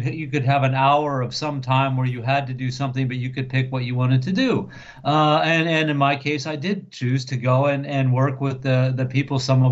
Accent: California, United States; Obviously, I grew up in California

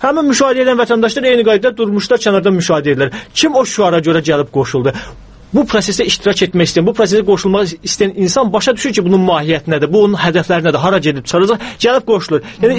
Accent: Nakhchivan, Azerbaijan; Deməli, mən əslən Naxçıvanlıyam.

